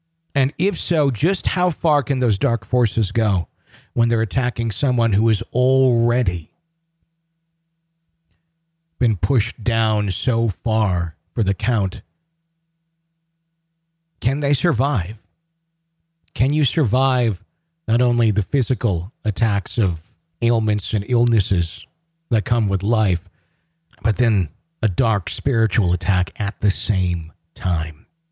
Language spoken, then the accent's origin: English; Denver, Colorado, United States